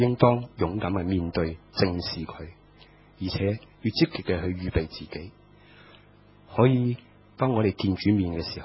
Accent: Hong Kong; 或者我们香港人所熟悉的沙士人质事件

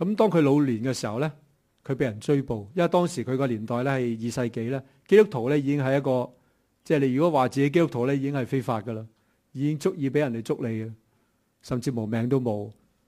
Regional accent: Hong Kong; 我们香港人都很自由，是吧？

